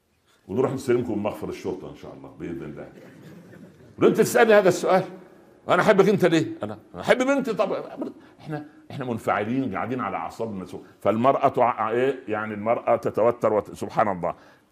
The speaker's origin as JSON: {"language": "Arabic", "region": "Upper Egypt", "country": "Egypt", "said": "وعندنا في الصعيد مثل جميل اقوله للاولاد اللي بيتزوجون كلهم"}